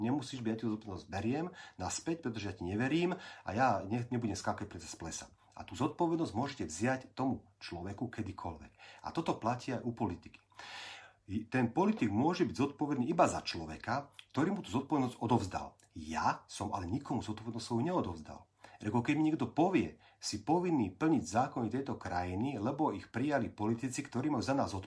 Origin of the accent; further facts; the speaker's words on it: Janíkovce, Nitra Region, Slovakia; ja som z Janikovec pri Nitre